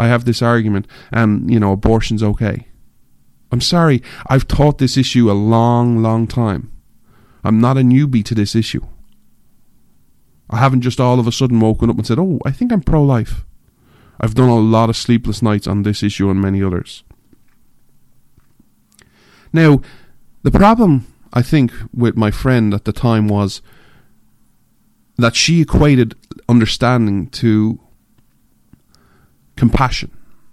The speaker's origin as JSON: {"language": "English", "country": "Ireland", "tie": "born or raised there", "said": "Because I'm an Irishman, I grew up in Ireland, I'm an outsider."}